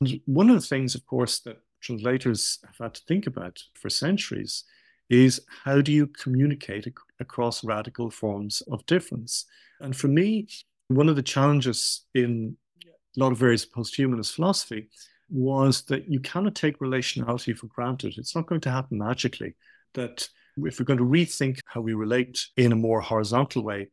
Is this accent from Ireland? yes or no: yes; Ireland; my childhood growing up in Ireland was, for me, this, I often describe it as kind of stereoscopic or binocular experience, where on the one hand, I was living in a minority language that was the indigenous language of the island for more than 2,000 years